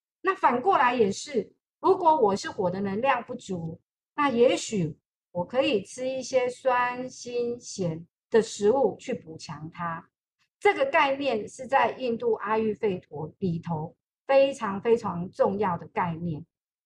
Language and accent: Chinese; Taiwan; 在我们台湾这边看中医